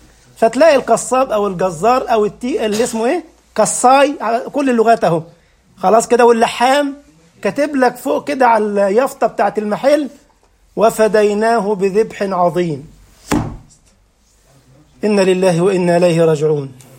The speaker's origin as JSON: {"language": "Arabic", "town": "Cairo", "region": "Cairo Governorate", "country": "Egypt", "said": "في وسط البلد عندنا في مصر في القاهرة لقيت واحد عامل يافطة كده على محل بتاع ملابس"}